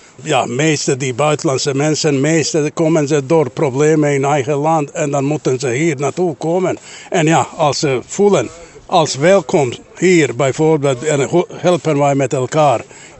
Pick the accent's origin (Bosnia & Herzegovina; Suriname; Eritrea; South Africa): Bosnia & Herzegovina; Dutch is a second language; moved away as an adult; now in Bosveld, Netherlands; Ik kom oorspronkelijk uit Bosnië als vluchteling 1992. En dan woon ik hier in Bosveld al 26 jaar.